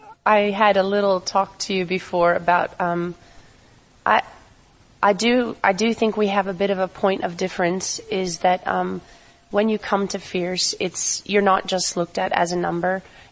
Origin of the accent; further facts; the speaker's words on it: California, United States; moved away as an adult; now in Australia; So I've been in Australia 11 years, and I came from California. In California, I was a tennis instructor.